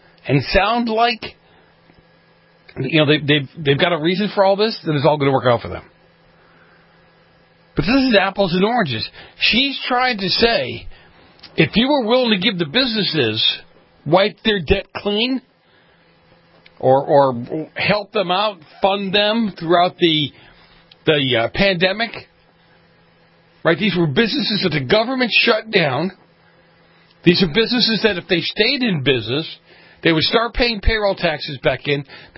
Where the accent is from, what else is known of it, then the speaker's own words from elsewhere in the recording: Boston, Massachusetts, United States; I grew up in Boston. Reminded him of Boston.